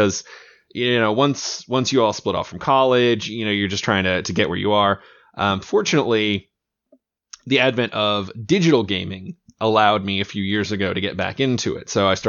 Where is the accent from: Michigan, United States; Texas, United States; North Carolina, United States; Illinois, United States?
Texas, United States; I'm from, let's just say, Texas in general, because I've kind of lived all over the state at various points in my life.